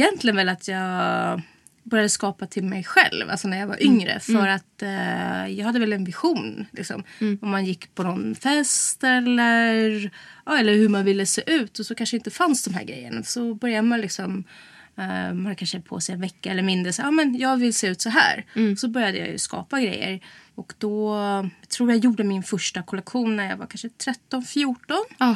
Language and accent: Swedish; Sweden; also born or lived in Estonia; Ja, alltså jag är född i Estland. Flyttade hit som barn. Och var det 2004 så flyttade jag tillbaka dit.